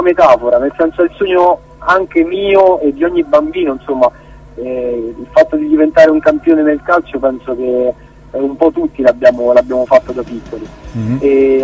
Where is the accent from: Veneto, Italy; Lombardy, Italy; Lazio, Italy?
Lazio, Italy; Sonnino; perché noi veniamo da Sonnino, nel paese, appunto, siamo compaesani del campione